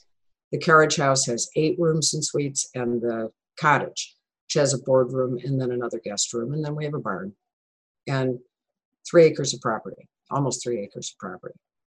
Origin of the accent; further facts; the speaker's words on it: Michigan, United States; I'm from Michigan originally, and so was raised with a very Midwestern ethos and culture.